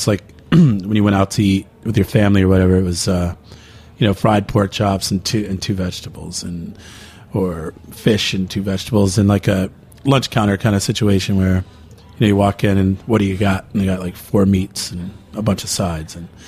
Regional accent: Asheville, North Carolina, United States; I grew up in Asheville in the west part of the state

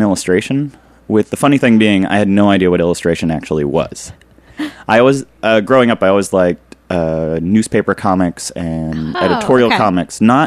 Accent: Philadelphia, Pennsylvania, United States; I grew up in Germantown in West Mount Airy, which is inside of Philadelphia proper.

